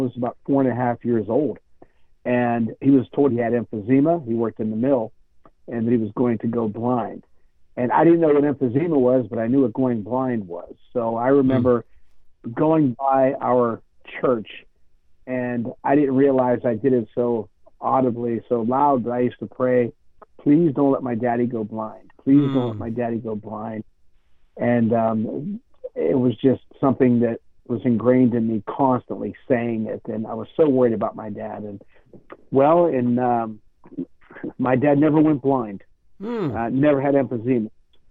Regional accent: Sewickley, Pennsylvania, United States; born there; Well, my family was all born in Italy. I'm a first generation born here in America in Swickley, Pennsylvania, 13 miles outside of Pittsburgh.

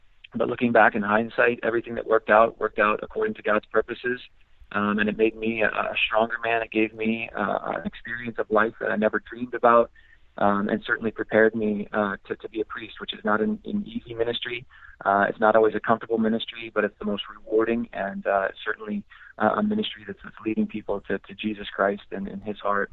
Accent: Chile; to play in my home country in Chile.

